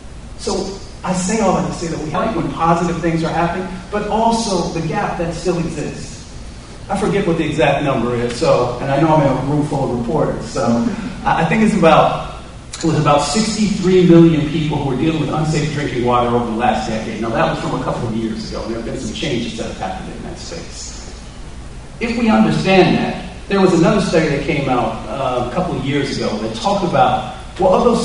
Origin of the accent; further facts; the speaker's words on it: Michigan, United States; also born or lived in Appalachia; So I grew up in two places. I grew up in Appalachia and I grew up in Michigan.